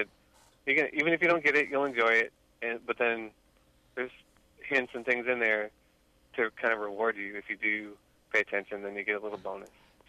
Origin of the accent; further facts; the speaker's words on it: Lexington, Missouri, United States; now in St. Louis, United States; I grew up in Lexington, Missouri. It's like a small town outside of Kansas City here in Missouri. I grew up there, and then we moved to St. Louis, like my last year of high school, and I've lived here ever since.